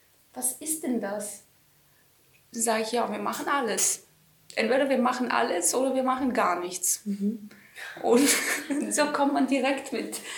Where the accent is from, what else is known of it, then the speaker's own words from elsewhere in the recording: Bulgaria; German is a second language; moved away as an adult; now in Germany; Also ich bin aus Bulgarien ursprünglich, also aus dem südlichen Balkan, türkische Grenze. Ich war auf einer deutschen Schule und ich bin mit 18 nach Deutschland gekommen, nach Freiburg damals, und habe da studiert